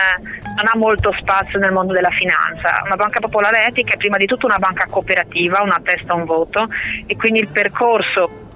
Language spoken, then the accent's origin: Italian; Udine, Friuli-Venezia Giulia, Italy; Ecco, io vengo dal Friuli, da Udine, quindi da una piccola regione